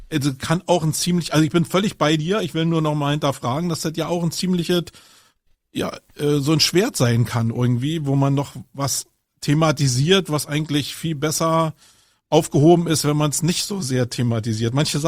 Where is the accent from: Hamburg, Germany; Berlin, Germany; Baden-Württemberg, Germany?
Berlin, Germany; Nun komme ich aus Berlin.